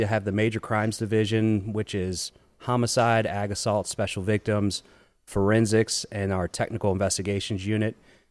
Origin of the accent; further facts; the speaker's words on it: Newport News, Virginia, United States; Born and raised in Newport News. In fact, family still live in the Denby area. So, that's where I grew up.